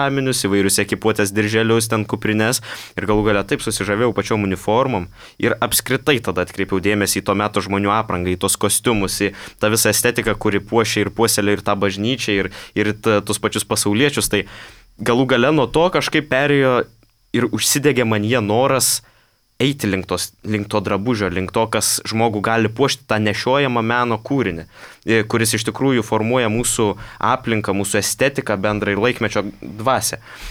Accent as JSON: {"language": "Lithuanian", "town": "Mažeikiai", "region": "Telšiai County", "country": "Lithuania", "tie": "born or raised there", "said": "pradėjau lankyti savo modelistų būrelį savo gimtajame mieste Mažeikiuose"}